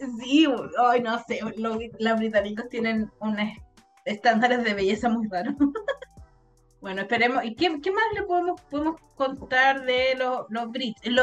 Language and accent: Spanish; Chile; que venimos de Chile, que es un país